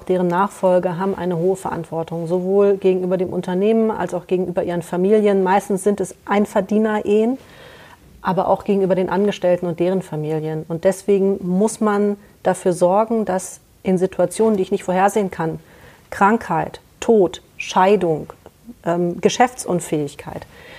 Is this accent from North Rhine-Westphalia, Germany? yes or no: no; Kassel, Hesse, Germany; Kassel ist meine Heimatstadt. Kassel ist meine Heimatstadt. Ich liebe den Herkules, den Bergpark, die Aue und hatte auch nie wirklich den Wunsch, hier wegzugehen